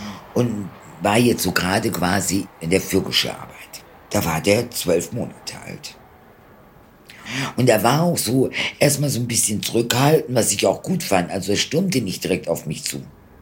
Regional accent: Karlsruhe, Baden-Württemberg, Germany; also born or lived in Bilbao, Spain; now in Cologne, Germany; Ich bin nach Köln gezogen wegen der Liebe. Aber aufgewachsen bin ich in Karlsruhe. Mein großer Bruder und ich, wir sind beide in Bilbao geboren. Wir sind am 30. August 1962 nach Deutschland.

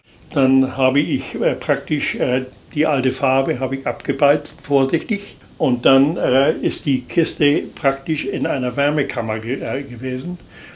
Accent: Frisia, Germany; Ich bin waschechter Friese, will ich das mal so sagen. Vater kann ich zurückverfolgen vor 1600. Und meine Mutter ist Ostfriesin.

